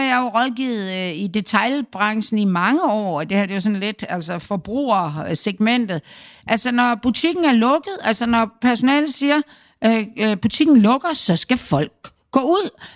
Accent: Aarhus, Central Denmark Region, Denmark; Nu er jeg jo fra Aarhus.

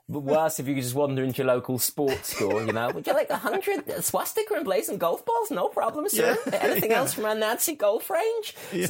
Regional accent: England, United Kingdom; I'm an Englishman, you know, we took guns.

